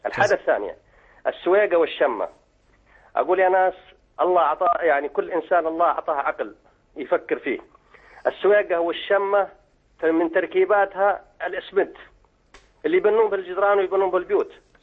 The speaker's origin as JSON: {"language": "Arabic", "country": "Saudi Arabia", "said": "عندنا في السعودية"}